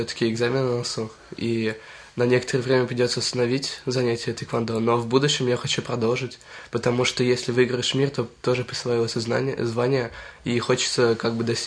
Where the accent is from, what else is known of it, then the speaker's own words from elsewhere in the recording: Zhukovsky, Moscow Oblast, Russia; Я из Жуковского.